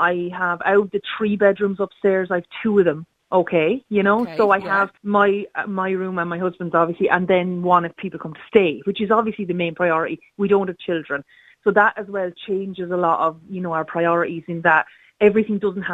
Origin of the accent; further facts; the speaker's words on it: Leinster, Ireland; I'm from Wexford originally. And I mean, we all know Wexford prices are fairly expensive, especially up in the north of the county where I was from.